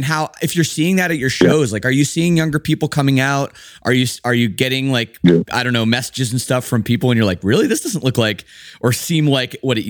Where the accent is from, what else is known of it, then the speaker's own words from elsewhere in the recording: Canada; being Canadian and stuff always is tough to break ground in the States